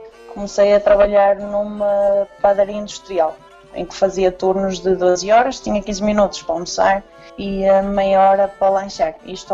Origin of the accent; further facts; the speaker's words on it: Portugal; moved away as an adult; saí de Portugal em direção à Inglaterra sem nenhum tipo de proposta. Tinha uma prima em Inglaterra, com quem vivi nos primeiros tempos, em Birmingham, que é a segunda maior cidade de Inglaterra.